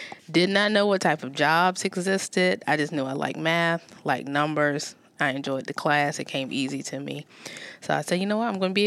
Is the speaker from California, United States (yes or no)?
no; Virginia, United States; also born or lived in North Carolina; Born in North Carolina, but I was raised here in Virginia since I was two, so I kind of call Virginia home, really.